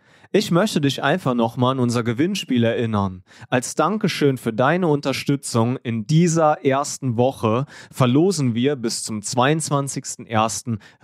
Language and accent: German; Trier, Rhineland-Palatinate, Germany; also wir sind ja hier in der Nähe von Trier aufgewachsen. Ich habe manchmal so ein kleines Heimweh nach Trier.